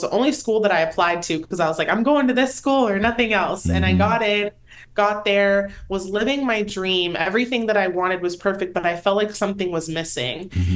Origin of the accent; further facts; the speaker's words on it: South Carolina, United States; I grew up in South Carolina, so it's a more conservative area.